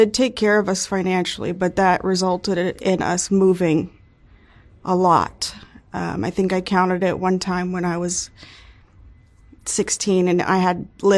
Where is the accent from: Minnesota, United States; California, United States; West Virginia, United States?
West Virginia, United States; Beckley; born there; also born or lived in East Coast; I was born in Beckley, West Virginia, and moved all over the place from then. So the East Coast, up and down.